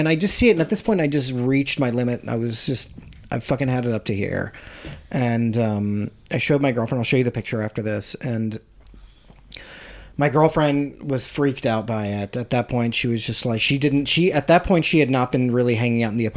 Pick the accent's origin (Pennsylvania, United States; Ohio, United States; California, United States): Pennsylvania, United States; Harrisburg; Harrisburg, Pennsylvania, or just outside of it.